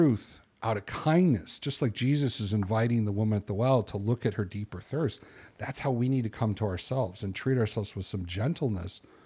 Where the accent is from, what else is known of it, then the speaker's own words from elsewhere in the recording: Chicago, Illinois, United States; I'm a guy from Chicago. You know, people get, people have beer at happy hour.